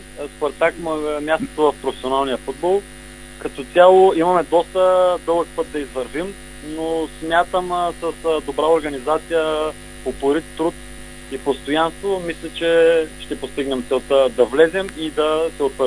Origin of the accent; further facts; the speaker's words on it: Dobrich, Dobrich Province, Bulgaria; защото съм родом от Добрич. Бях в Добружа.